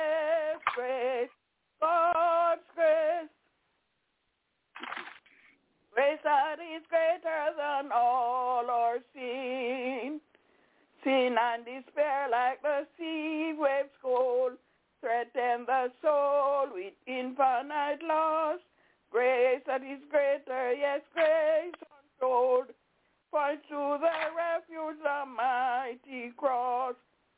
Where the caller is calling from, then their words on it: Albany, New York, United States; I am calling from Albany, New York.